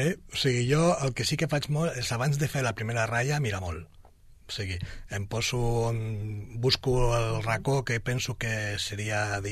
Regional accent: Catalonia, Spain; com que sóc català, vull dir, les havia de gastar.

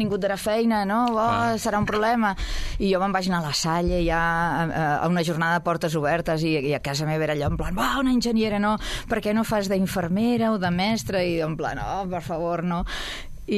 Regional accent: Sabadell, Catalonia, Spain; born there

